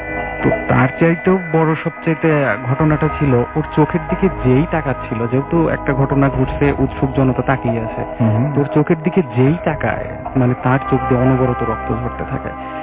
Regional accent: Pabna, Rajshahi Division, Bangladesh; আমি এসেছি মধ্যপ্রদেশ থেকে, আমার হোম টাউন পাবনাতে।

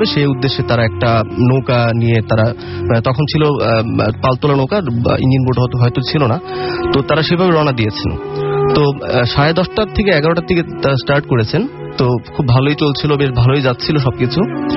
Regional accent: Dhaka, Dhaka Division, Bangladesh; আমি Japan gardens থেকে এসেছি মোহাম্মদপুর।

